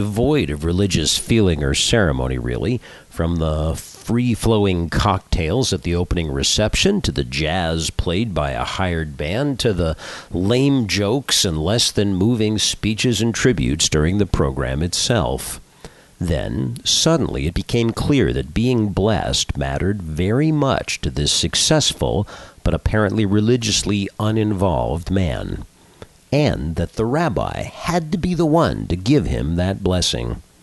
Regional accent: Los Angeles, California, United States; You'll explain the difference because obviously, even though I'm from Los Angeles, that doesn't mean I understand it.

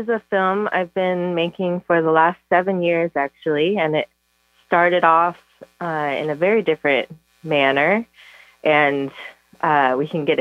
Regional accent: Iowa, United States; You know, I grew up in Iowa, so I figured Montana was kind of like Iowa, but with mountains

